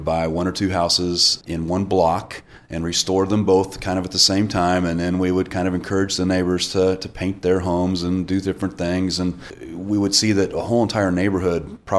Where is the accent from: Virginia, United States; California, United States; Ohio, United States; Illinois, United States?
California, United States; I grew up in California, and really in California is where I had my mentor.